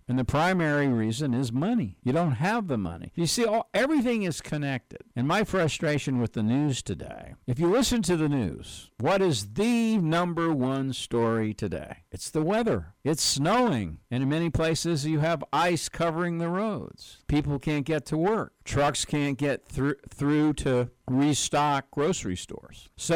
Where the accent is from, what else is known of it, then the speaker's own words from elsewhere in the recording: New York, United States; also born or lived in New Jersey; I'm originally from New York and the New Jersey area. Well, I'm used to snow. Growing up as a kid, I had to snow the sidewalks and the driveway